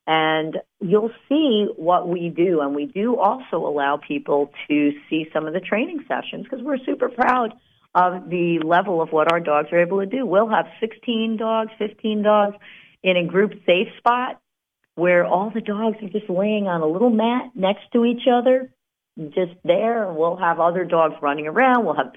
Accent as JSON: {"language": "English", "region": "New Jersey", "country": "United States", "said": "well, we're from New Jersey, and we've never been on a stagecoach"}